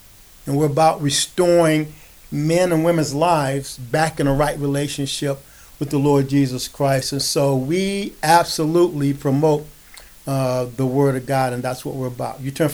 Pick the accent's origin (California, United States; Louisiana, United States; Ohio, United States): California, United States; Los Angeles; I grew up in South Central Los Angeles back in the 60s. I was there for the 65 riot, for the 92 riot. I'm a homeboy from the hood.